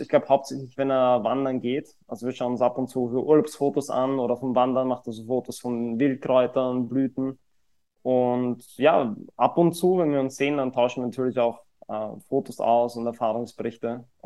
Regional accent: Vienna, Austria; ich bin 29 Jahre alt, ich komme aus Österreich, aus Wien.

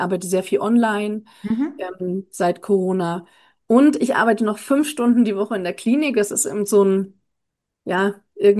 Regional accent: Hanover, Lower Saxony, Germany; Ich komme ja aus Hannover und ich habe da auch studiert.

